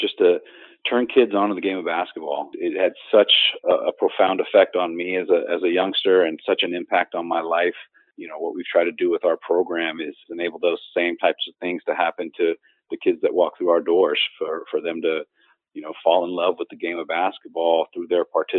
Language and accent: English; California, United States; I grew up in the Bay Area, loving the game of basketball.